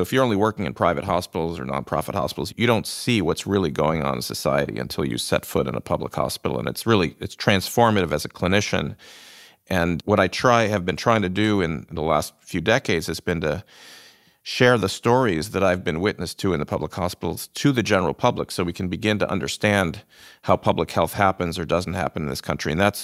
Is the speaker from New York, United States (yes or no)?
yes; Buffalo, New York, United States; I'm originally from Buffalo, New York.